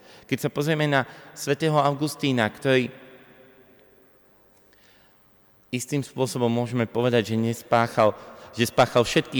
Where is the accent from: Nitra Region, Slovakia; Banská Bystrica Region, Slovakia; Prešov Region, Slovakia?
Prešov Region, Slovakia; Sabinov; A ja som sa narodil v Sabinove. Pochádzam zo Sabinova, som rímokatolík